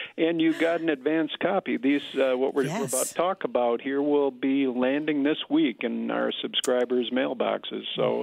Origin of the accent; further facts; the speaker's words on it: Green Bay, Wisconsin, United States; But as a kid growing up in Green Bay, and I was in grade school